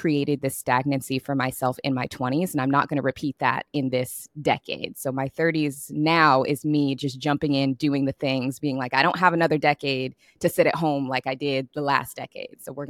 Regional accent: Seattle, Washington, United States; now in Los Angeles, United States; So I've been a West Coast girl my whole life. I was born and raised in Seattle. I moved to LA in 2019

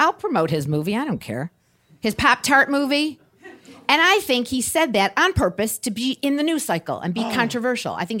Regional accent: Birmingham, Michigan, United States; They make these bars somewhere in Michigan. I'm from Michigan, Birmingham, Michigan.

